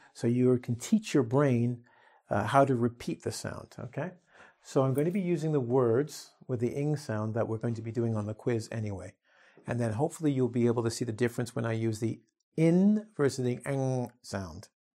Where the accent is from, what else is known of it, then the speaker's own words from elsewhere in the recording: Canada; I'm going to read the story as I would as a Canadian